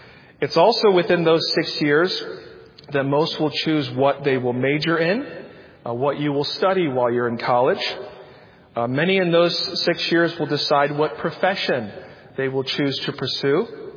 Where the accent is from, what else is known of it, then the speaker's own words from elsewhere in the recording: Michigan, United States; moved away as an adult; now in Atlanta, United States; I moved from where I grew up north in Michigan, all the way down south to Georgia, to the Atlanta, Georgia area